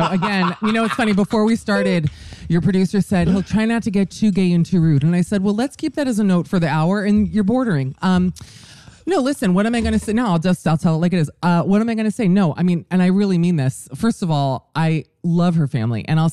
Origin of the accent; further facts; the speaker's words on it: Miami, Florida, United States; down to South Beach, because I'm from Miami, which is where I am right now